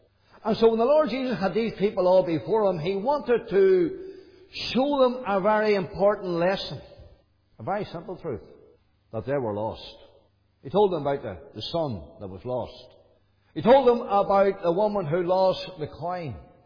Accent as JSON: {"language": "English", "town": "Glenann", "region": "Northern Ireland", "country": "United Kingdom", "tie": "born or raised there", "said": "background I would have had as a young lad growing up was there was a CEF meeting came to Corky's Corner. I'm from Glenann, near Marky Till."}